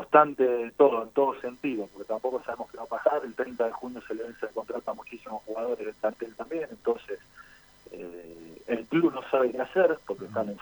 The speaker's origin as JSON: {"language": "Spanish", "town": "Quilmes", "region": "Buenos Aires Province", "country": "Argentina", "said": "No, yo soy de Zona Sur, yo soy de Quilmes."}